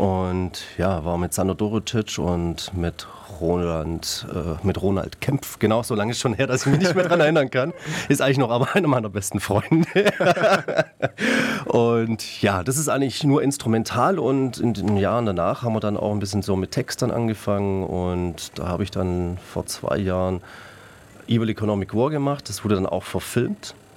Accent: Ravensburg, Baden-Württemberg, Germany; now in Biberach, Germany; Ich komme aus Biberach, ursprünglich aus Ravensburg. Und vor ungefähr 14 Jahren hat es mich dann nach Biberach gezogen.

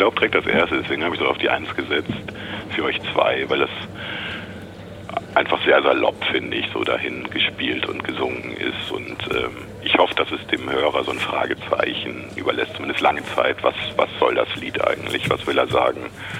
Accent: Cologne, North Rhine-Westphalia, Germany; ich könnte jetzt die plakative Antwort bringen, ich bin Kölner.

